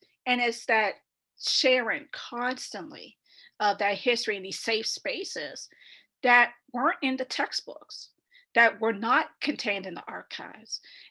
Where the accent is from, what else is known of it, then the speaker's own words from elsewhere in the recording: Massachusetts, United States; born there; And I was born in Massachusetts, and every year we would drive down to South Carolina.